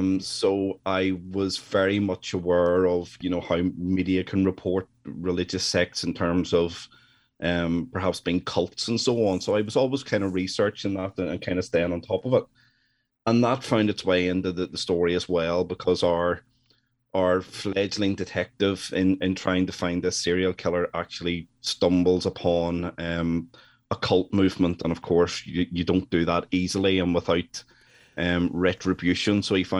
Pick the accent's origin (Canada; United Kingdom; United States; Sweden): United Kingdom; Northern Ireland; obviously, I'm from Northern Ireland. We know what Northern Ireland is most famous for in terms of its history, its troubled history.